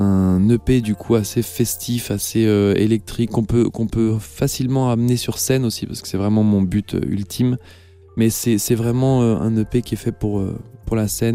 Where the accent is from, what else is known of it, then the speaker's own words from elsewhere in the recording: Brussels, Brussels-Capital Region, Belgium; now in Paris, France; je viens de Bruxelles, et donc du coup j'ai déménagé à Paris